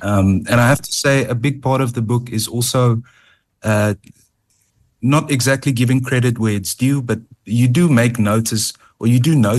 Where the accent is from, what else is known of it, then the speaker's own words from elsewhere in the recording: Western Cape, South Africa; where I grew up in the Western Cape with poaching syndicates, abalone poaching syndicates